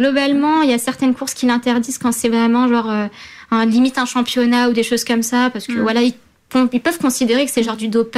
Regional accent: Troyes, Grand Est, France; je sais que quand je suis chez moi à Troyes

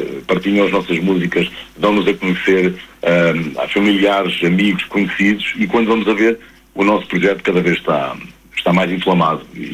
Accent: Vieira de Leiria, Leiria, Portugal; nas festas de Vieira de Leiria, que é a minha terra

